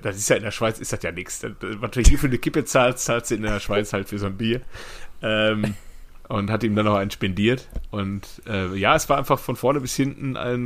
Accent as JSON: {"language": "German", "country": "Germany", "said": "Ich bin halt Deutscher und wohne hier."}